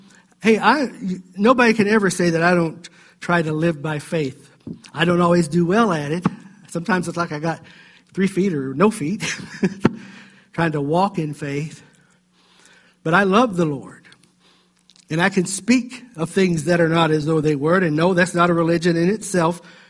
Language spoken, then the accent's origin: English; the South, United States; In the old days, growing up in the South